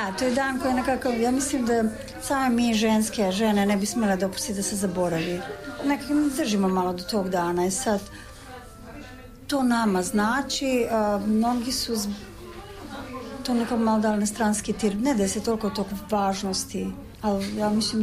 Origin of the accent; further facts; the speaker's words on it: North Macedonia; Onda sam porasla i odrasla u Makedoniji